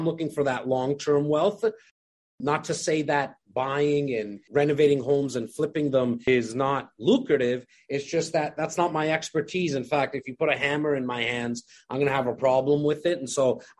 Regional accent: India; I'm your Indian brother, hey.

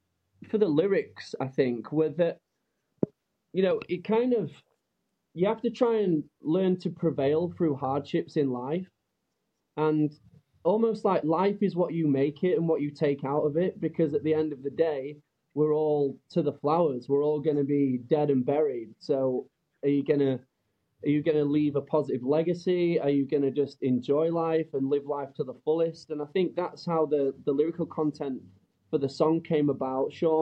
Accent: Yorkshire and the Humber, United Kingdom; Specifically Yorkshire.

